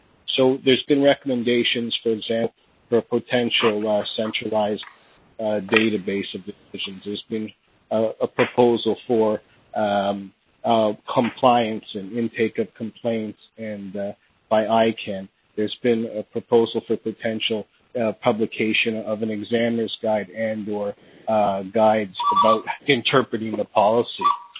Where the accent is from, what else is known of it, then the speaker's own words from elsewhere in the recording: Canada; as a Canadian, you'll forgive me for using a hockey analogy